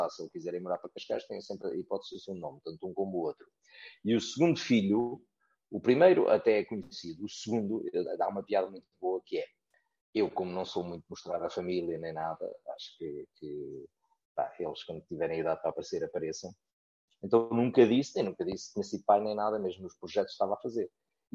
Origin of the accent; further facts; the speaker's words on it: Angola; born there; Não, nasci em Angola, filho de pai angolano, avô angolano.